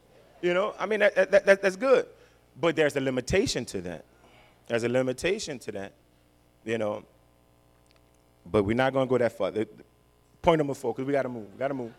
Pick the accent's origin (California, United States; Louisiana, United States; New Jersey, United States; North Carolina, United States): Louisiana, United States; Opelousas; Think about it. I'm from Opelousas.